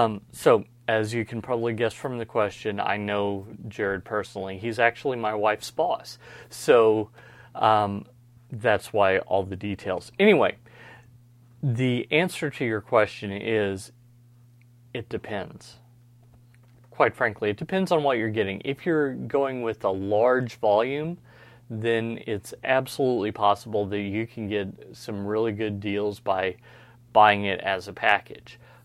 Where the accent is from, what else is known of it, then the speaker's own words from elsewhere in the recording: Louisville, Kentucky, United States; now in Lexington, United States; Now, I grew up in the east end of Louisville, and my sister actually is still the children's pastor at the church I grew up in, Westport Road Baptist C